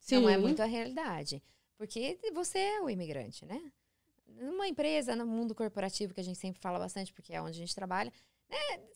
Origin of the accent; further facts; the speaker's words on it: Brazil; Nós dois, nós somos brasileiros.